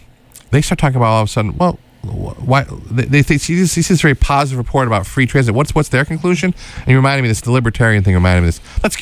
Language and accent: English; United States; I'm an American.